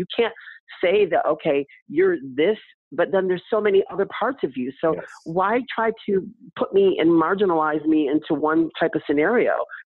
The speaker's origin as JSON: {"language": "English", "town": "Manhattan", "region": "New York", "country": "United States", "tie": "born or raised there", "said": "Born and raised in Manhattan, and I started off as a dancer and also collecting Barbies at the age of 4."}